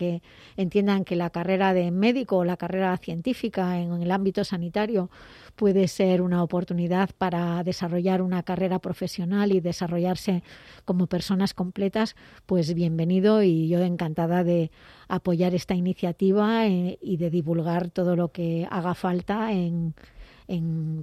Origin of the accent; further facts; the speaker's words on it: Puebla de Trives, Galicia, Spain; born there; Yo soy gallega de nacimiento, nací en, como he dicho, en Puebla de Trives, en una villa de la provincia de Orense en la que he estado recientemente en el fin de semana, y tengo ese sentimiento de gallego, aunque mi educación es cántabra